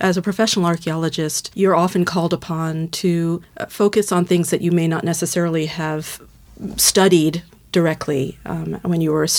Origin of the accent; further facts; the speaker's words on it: United States; accent: American; moved away as an adult; now in United Kingdom; Obviously, I'm an American. You can tell from my accent.